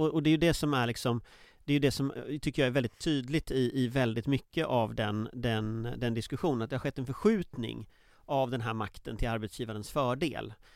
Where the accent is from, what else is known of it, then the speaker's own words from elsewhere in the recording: Gothenburg, Västra Götaland County, Sweden; när jag växte upp i Göteborg